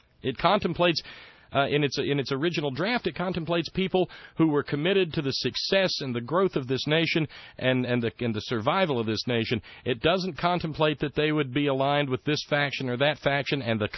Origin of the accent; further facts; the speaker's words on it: West Virginia, United States; But the fact of the matter is, he's been good at bringing stuff to West Virginia, and God knows West Virginia deserves it. We have been a third world country